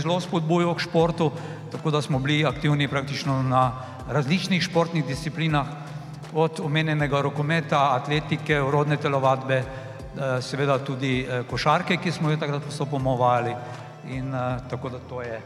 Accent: Radenci, Mura, Slovenia; Namreč sam sem doma iz Radenec in smo se z vlakom pripeljali v Ljutomer.

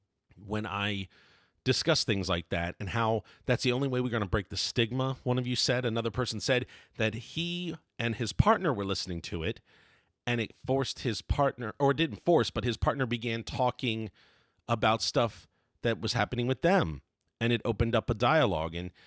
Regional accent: Baltimore, Maryland, United States; I swear I'm from Baltimore.

